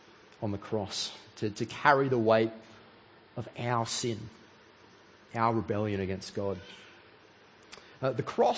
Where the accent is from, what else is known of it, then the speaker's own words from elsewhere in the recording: Australia; born there; I'm lucky that I was born in Australia in the late 20th century and I get to enjoy all of the blessings that come from that.